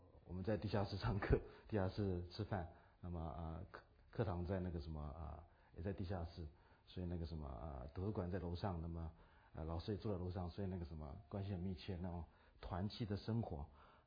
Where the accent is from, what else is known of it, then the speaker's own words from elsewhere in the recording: United States; 我在美国长大哈，我听了很多在美国长大，美国读神学